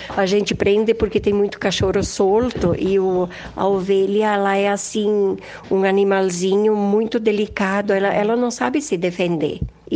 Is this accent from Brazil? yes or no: yes; São Miguel de Bento, Brazil; now in Nova Sardenha, Brazil; Eu sou natural lá de São Miguel de Bento